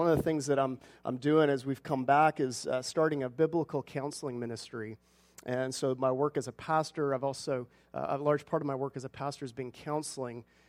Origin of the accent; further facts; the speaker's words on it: Tsawwassen, British Columbia, Canada; moved away as an adult; now in United States; I grew up in Tawasin, and I graduated from Northwest Baptist College out in Langley, near Trinity Western University, and in 2000 moved to the U.S.